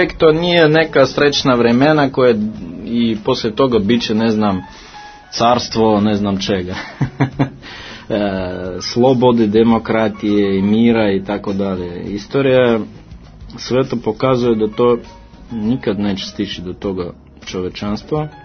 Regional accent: Russia; Serbian is a second language; A druga stvar, da ja kažem kao Rus, mislim, kao ipak neki stranac, kako da kažem

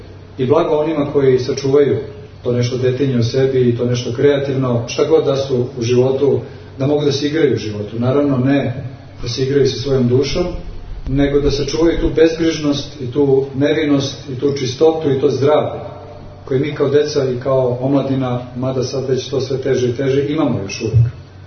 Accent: Belgrade, Serbia; Iako sam rođen u Beogradu, tamo odrastu do 27. svoje, ali nekako sam odrastao tamo.

